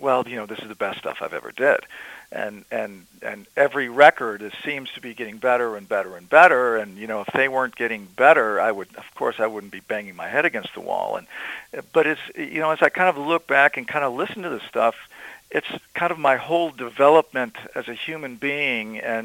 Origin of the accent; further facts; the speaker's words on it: Wisconsin, United States; It's funny because I was kind of born and raised in Wisconsin